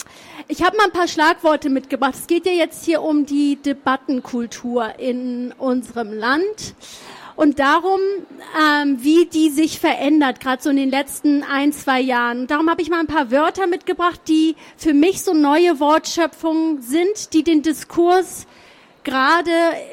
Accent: Hamburg, Germany; Ich komme aus Hamburg, ich spreche Hochdeutsch.

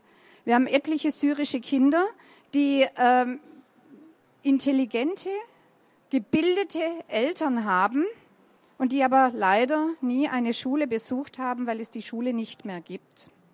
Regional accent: Baden-Württemberg, Germany; accent: Swabian; Jetzt kann man sagen, ja klar, ich komme aus Württemberg, kann man sicher hören.

